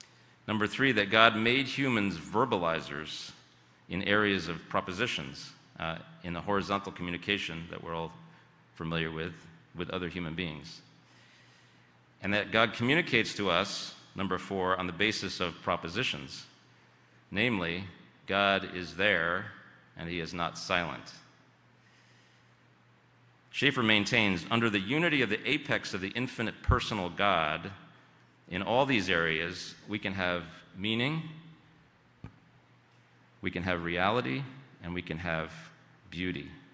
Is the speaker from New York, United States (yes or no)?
yes; Red Hook, New York, United States; I was brought up in St. John's Reformed Church in Red Hook, New York.